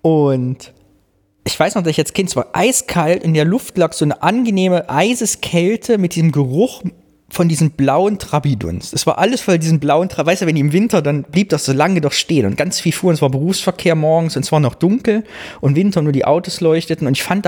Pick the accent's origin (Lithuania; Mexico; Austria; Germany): Germany; East Germany; Ein Wort aus meiner Kindheit, meiner Jugend im Osten.